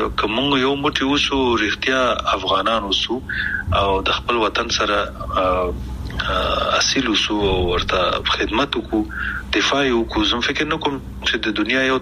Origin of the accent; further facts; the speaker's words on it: Afghanistan; موږ کوم افغانان یو چې خپل خپې وو کنه من کوم پښتانه او پتیالی او نومیالی